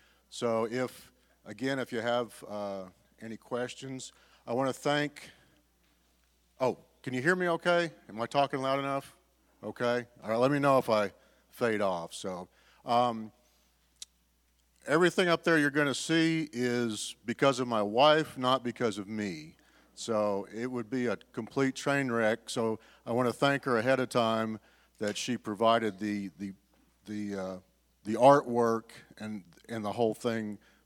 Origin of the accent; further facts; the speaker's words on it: the South, United States; I grew up in the South where there are fewer Catholics than there are here. Where I grew up, everybody was Baptist.